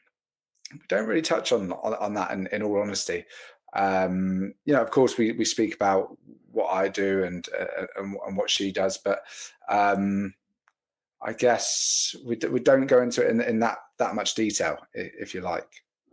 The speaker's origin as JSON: {"language": "English", "town": "Reading", "region": "South East England", "country": "United Kingdom", "tie": "born or raised there", "said": "I'm based in Reading at the moment. Born and bred in Reading. Family are down here. So yeah, down in the southeast in the UK."}